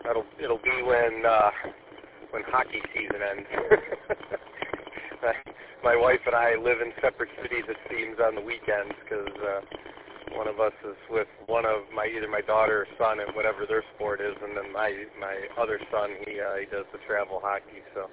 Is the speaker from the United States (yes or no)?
yes; Shelby Township, Michigan, United States; I'm from Shelby Township.